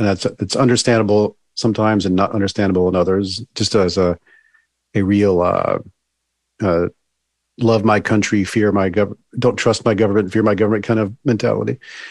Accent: Deep South, United States; One was growing up in the Deep South

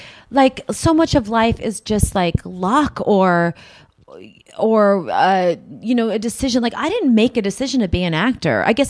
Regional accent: New York, United States; I'm a New Yorker.

